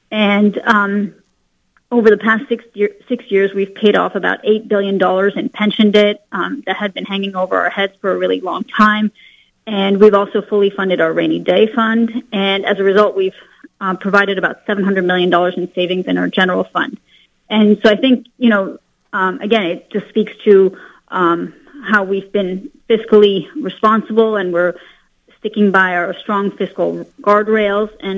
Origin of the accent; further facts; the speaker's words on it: France; English is a second language; when I grew up in France, America, was always a beacon of freedom